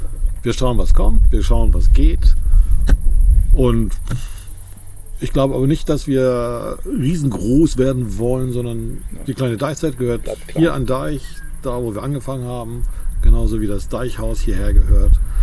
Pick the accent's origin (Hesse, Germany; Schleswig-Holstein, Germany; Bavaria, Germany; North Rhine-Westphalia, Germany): Schleswig-Holstein, Germany; Wedel; Nein, ich bin kein Hamburger. Ich bin am Wasser groß geworden und zwar in Wedel an der Elbe. Und habe ich dann langsam von Wedel über Hamburg, eine Zeit lang in Hamburg, gelebt, also auch weiter an der Elbe, immer im Wasser.